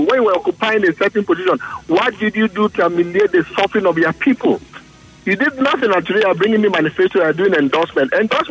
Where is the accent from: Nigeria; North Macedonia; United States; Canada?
Nigeria; Anambra; I'm from Anambra State. Go to Anambra State.